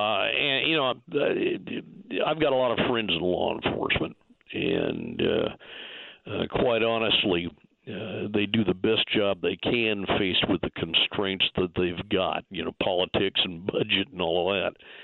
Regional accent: Pacific Northwest, United States; I live in the West. I grew up out here in the Pacific Northwest

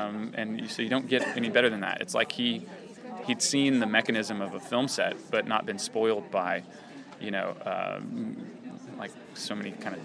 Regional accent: Arkansas, United States; the state of Arkansas, which only has one, you know, major paper, and it's my home state.

